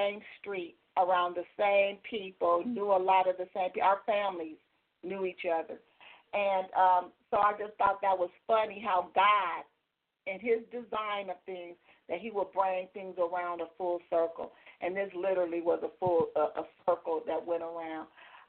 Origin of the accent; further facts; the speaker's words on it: Torrance, California, United States; born there; but I was born in Torrance General, and then you had Big General downtown.